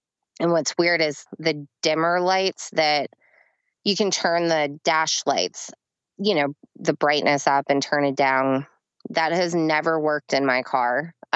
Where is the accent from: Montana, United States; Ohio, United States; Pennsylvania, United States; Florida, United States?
Pennsylvania, United States; now in Pittsburgh, United States; And he's from Pittsburgh. I'm from Central PA. So I didn't want to move back to Central PA.